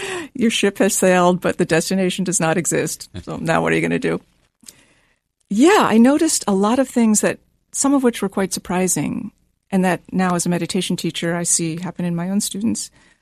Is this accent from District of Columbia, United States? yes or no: yes; Washington, District of Columbia, United States; Washington, D.C.